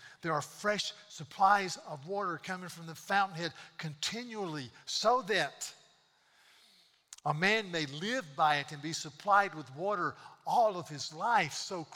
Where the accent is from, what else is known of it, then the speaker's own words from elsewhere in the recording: North Carolina, United States; Well, I'm from North Carolina. I want to hit him in the nose. I said, you're criticizing my state.